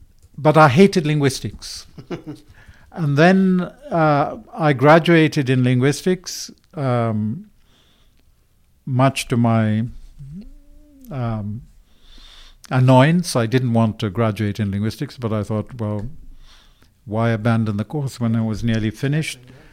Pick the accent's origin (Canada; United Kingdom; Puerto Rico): United Kingdom; England; And I grew up in England speaking English and being treated as a foreigner.